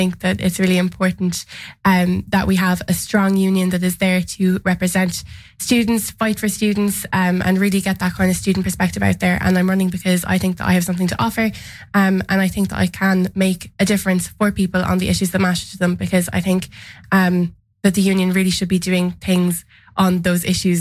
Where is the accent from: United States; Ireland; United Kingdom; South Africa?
Ireland; Waterford, Munster; English is a second language; I'm from Waterford. I'm from the Waterford Gaeltacht. On Rhine. So I'm a fluent Irish speaker